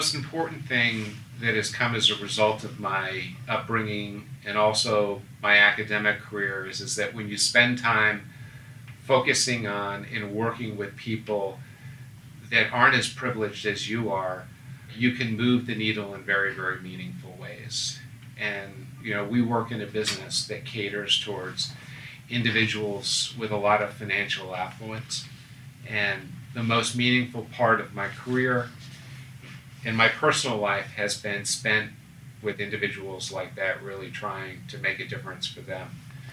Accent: Fairfield, Connecticut, United States; as a youngster growing up in Fairfield, Connecticut.

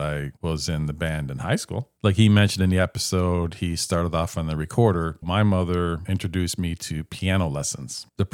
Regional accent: New York, United States; I grew up in the Mohawk Valley

